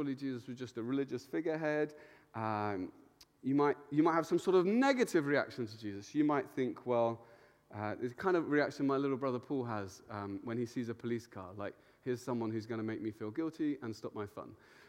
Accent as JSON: {"language": "English", "town": "Luton", "region": "East of England", "country": "United Kingdom", "tie": "born or raised there", "said": "I love my hometown. And I went to quite a rough school there, and it was known as the worst school in Luton."}